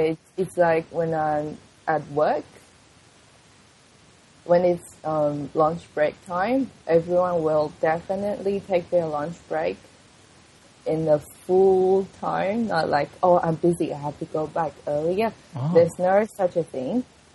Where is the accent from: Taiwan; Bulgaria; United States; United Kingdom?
Taiwan; English is a second language; now in Australia; I'm from Taiwan, I'm Asian